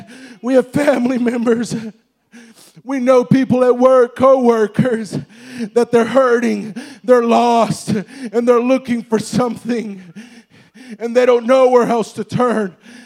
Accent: Douglasville, Georgia, United States; also born or lived in Texas; I was born in Texas, but I was raised in Douglasville, and we don't really have a very high attrition rate when it comes to very intellectual people.

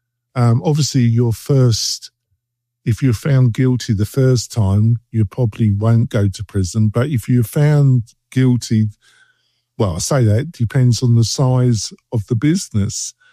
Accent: England, United Kingdom; now in United States; I live in America. I've been here. You would never realise that. But in the UK, where I was brought up in England

